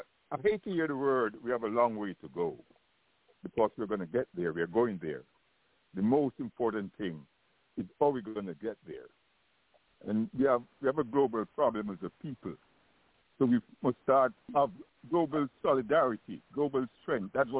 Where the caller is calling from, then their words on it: Irvington, New Jersey, United States; I'm calling from Irvington.